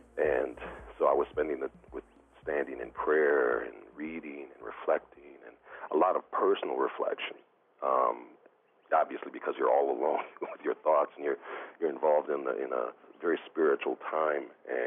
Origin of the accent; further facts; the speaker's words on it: Minneapolis, Minnesota, United States; now in Green Valley, United States; I grew up in the Twin Cities, Minneapolis and St. Paul, but presently I'm living in Green Valley, Arizona.